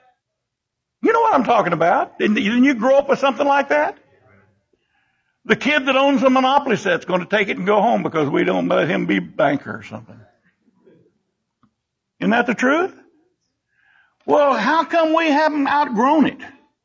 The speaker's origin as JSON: {"language": "English", "region": "Bible Belt", "country": "United States", "tie": "born there", "said": "I am thankful that I was born in the Bible Belt."}